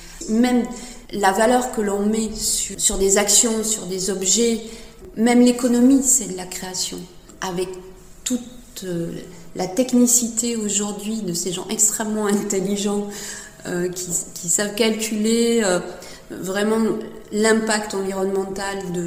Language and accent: French; Occitanie, France; je vis en Europe, je suis française, j'ai grandi dans les Hauts-Cantons, voilà.